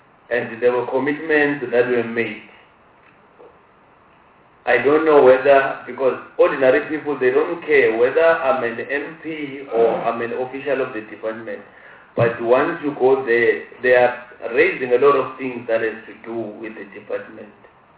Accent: Mpumalanga, South Africa; I'm from Mpumalanga, and being from Mpumalanga

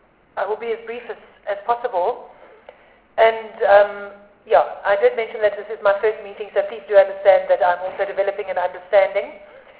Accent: Eastern Cape, South Africa; I'm also from the Eastern Cape

